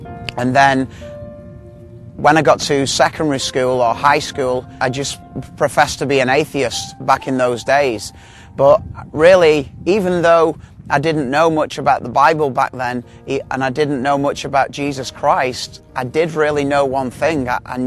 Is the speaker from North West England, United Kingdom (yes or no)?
yes; Manchester, North West England, United Kingdom; I grew up in Manchester, in England, in the 70s, into a background.